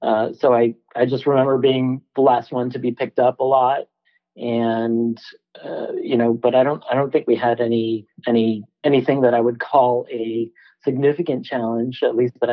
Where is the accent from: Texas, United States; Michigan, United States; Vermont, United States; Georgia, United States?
Michigan, United States; We grew up in Michigan, outside of Detroit.